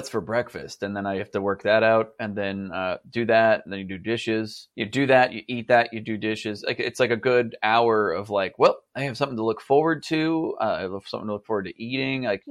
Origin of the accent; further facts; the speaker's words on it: Arizona, United States; I grew up in Arizona, so I already have like a good base of just a ton of nouns.